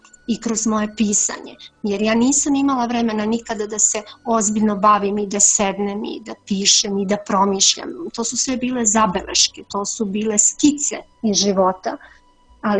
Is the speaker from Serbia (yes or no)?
yes; Šumadija and Western Serbia, Serbia; also born or lived in Kosovo; i meni se tu otvorio taj svet u tom dragačevsko-čačanskom kraju, jer sam ja nekako to detinjstvo delila između ta dva podneblja, jer mi je mama rodom iz Dragačeva, pokojni otac iz Čačka, i tako sam nosila već tada i tada dvozavičajnost.